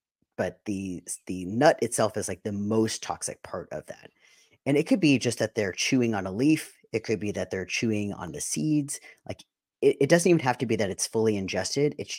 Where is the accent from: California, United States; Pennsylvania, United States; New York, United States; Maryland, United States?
California, United States; I'm from California, and I saw sago palms a lot.